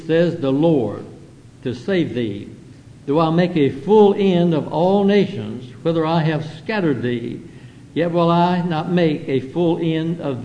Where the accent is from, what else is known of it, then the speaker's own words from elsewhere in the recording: Virginia, United States; I was from Virginia, but they called me a Yankee.